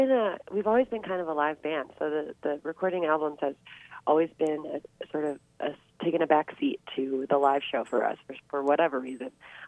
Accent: New York, United States; so just a little bit upstate, which is closer to where we're from. We grew up in the Catskill Mountains, so it's a little bit more like home for us

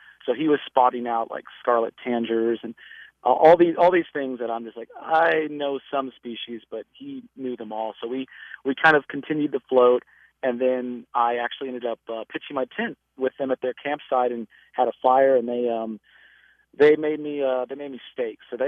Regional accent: Dallas, Texas, United States; I said I was from Dallas. And I guess Dallas County, if I'm correct, is right in that area.

